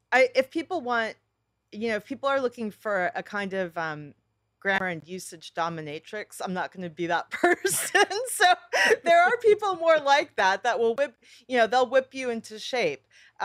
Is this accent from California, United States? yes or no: yes; California, United States; I'm a Californian, so I do some Californian things.